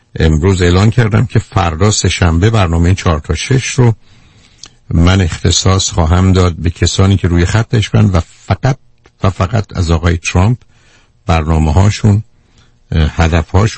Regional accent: Iran; چه برای ما ایرانیان، هم از اینکه داخل و خارج از ایران هستیم

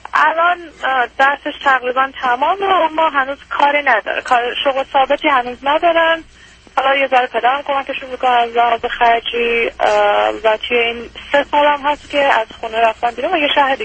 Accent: Iran; moved away; ما هم از ایران اومدیم بیرون.

